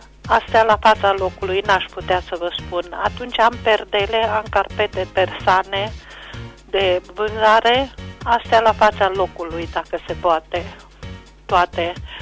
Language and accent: Romanian; Cuptoare, Caraș-Severin, Romania; sunt din Cuptoare